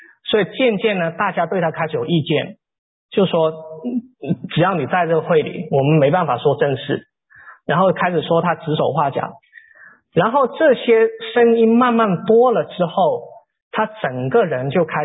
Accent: Guangdong, China; 然后我是广东人，吃两根薯条就上火了

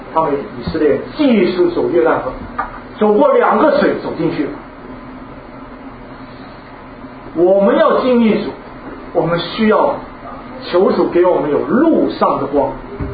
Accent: China; 我们中国人抬轿子很多

